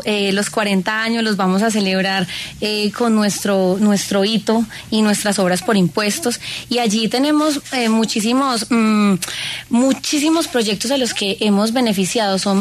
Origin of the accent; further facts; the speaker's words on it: Caicedonia, Valle del Cauca, Colombia; also born or lived in Cali / Armenia; Crecí en Caicedonia, que es Valle, pero es muy cerca al Quindío. Después me fui a estudiar la universidad en Armenia, trabajé en Armenia, también trabajé en Cali. O sea, tengo varias mezclitas.